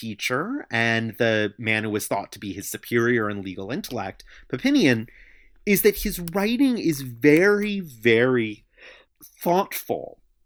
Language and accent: English; New York City, New York, United States; Yeah. I mean, look, I grew up in New York City. It's a big problem now.